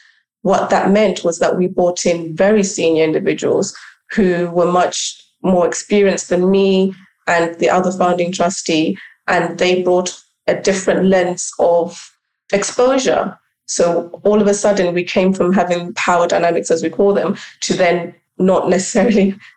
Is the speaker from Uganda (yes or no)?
yes; Uganda; So I am originally from Uganda, as I mentioned, and I grew up here. But when I was around 10, 11 years old, my parents decided to take me back to Uganda.